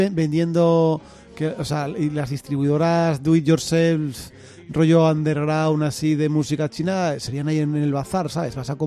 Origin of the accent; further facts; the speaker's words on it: Benidorm, Valencian Community, Spain; Es que soy de Benidorm.